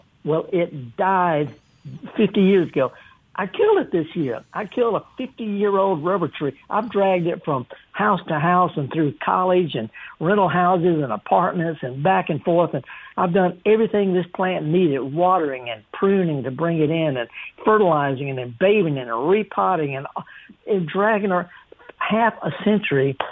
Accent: the South, United States; Yeah, I call it arbor vitae because I'm just from the South.

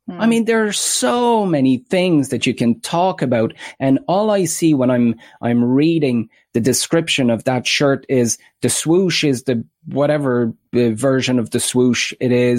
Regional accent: Ireland

